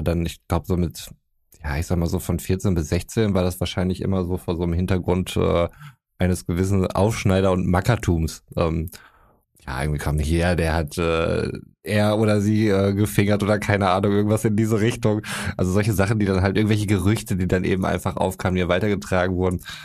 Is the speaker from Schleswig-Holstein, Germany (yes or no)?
no; North Rhine-Westphalia, Germany; wir sind aus Westfalen. Ich bin zudem noch katholisch.